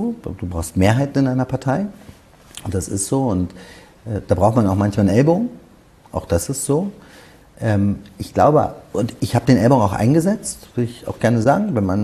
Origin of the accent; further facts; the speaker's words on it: Berlin, Germany; Ich war wirklich gerne im Deutschen Bundestag, aber ich wollte für meine Heimatstadt Berlin Politik machen.